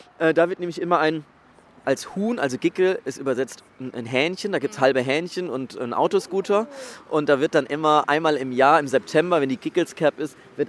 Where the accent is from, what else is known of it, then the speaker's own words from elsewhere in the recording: Aschaffenburg, Bavaria, Germany; Ich komme ja aus Schweinheim. Schweinheim represent.